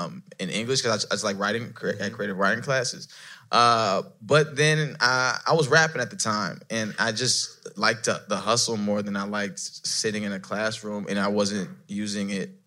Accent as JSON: {"language": "English", "region": "Mississippi", "country": "United States", "said": "we're from the South, Mississippi, so you know the story."}